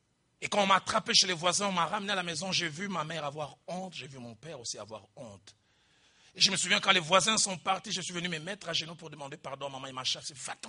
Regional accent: Kinshasa, DR Congo; chez nous à Kinshasa.

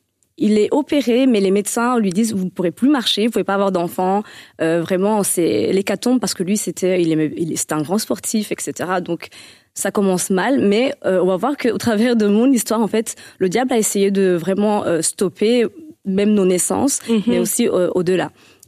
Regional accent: Rwanda; born there; Donc, je suis née au Rwanda, dans une fratrie de trois.

